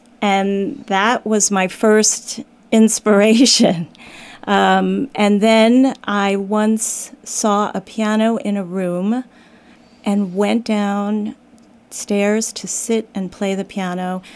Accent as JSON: {"language": "English", "region": "New York", "country": "United States", "tie": "born or raised there", "lives_now": "Westport, United States", "said": "No, I grew up in New York, originally in Long Island, and then headed to New York City and spent most of my adult life in New York City"}